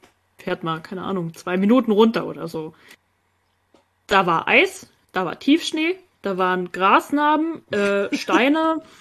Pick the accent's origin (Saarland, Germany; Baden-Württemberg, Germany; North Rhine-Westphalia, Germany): Saarland, Germany; Ja, das gibt's ja normalerweise auch nicht so oft, glaube ich. Bei uns im Saarland auf dem Erbeskopf natürlich schon.